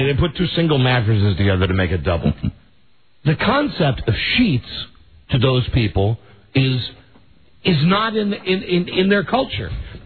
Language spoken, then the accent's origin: English; United States; I want all of you to know I am so American that when I refer to the time, I say real time.